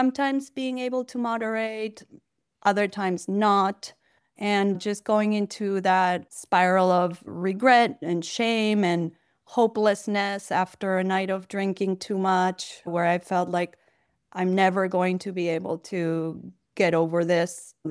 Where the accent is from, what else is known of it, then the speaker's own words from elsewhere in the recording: Argentina; English is a second language; now in Brooklyn, United States; I am in Brooklyn, New York. I am originally from Argentina. So maybe people will detect a bit of an accent. And I've lived in the States for 24 years.